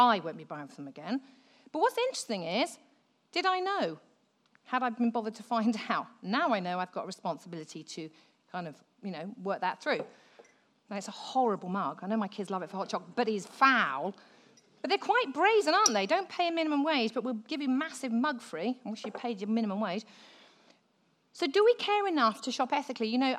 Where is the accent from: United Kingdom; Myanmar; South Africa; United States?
United Kingdom; We don't talk about money because we're British.